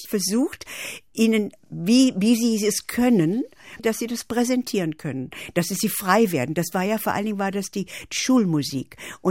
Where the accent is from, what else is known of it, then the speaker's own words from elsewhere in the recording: Saxony, Germany; Und da konnte ich so richtig Sächsisch sprechen. Und ich bin ja in Sachsen groß geworden.